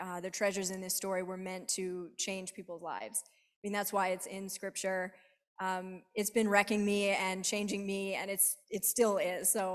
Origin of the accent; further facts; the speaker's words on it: North Carolina, United States; When we moved here in 2015 from North Carolina, which is where I'm from, everything was changing for us.